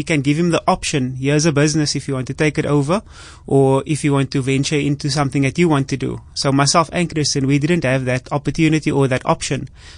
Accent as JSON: {"language": "English", "town": "Mitchell's Plain", "region": "Western Cape", "country": "South Africa", "tie": "born or raised there", "said": "I grew up in Mitchell's Plain on the Cape Flats."}